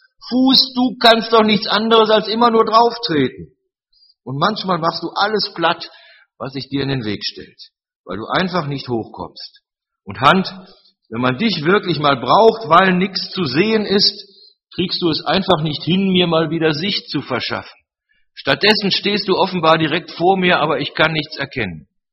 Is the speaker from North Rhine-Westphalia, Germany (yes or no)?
yes; Cologne, North Rhine-Westphalia, Germany; Ich bin aufgewachsen im Rheinland, genau genommen in Köln.